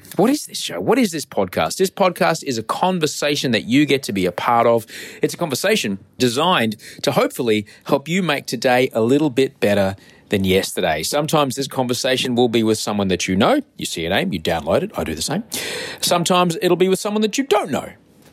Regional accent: Australia; I'm a TV host. I'm a podcaster. I'm an author from Australia. It's a big, big brown country, just under Asia on a map.

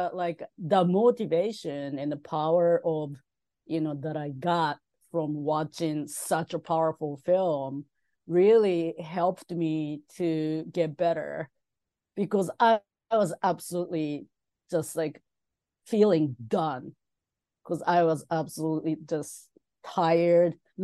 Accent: Tokyo, Japan; When I was a kid growing up in Tokyo, I was young, probably like an eighth grader.

